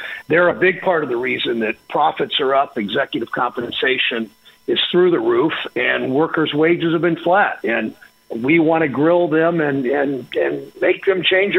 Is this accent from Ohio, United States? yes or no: yes; Mansfield, Ohio, United States; I grew up in Mansfield, as I said on the show, and there's like a Mansfield Tire and a Westinghouse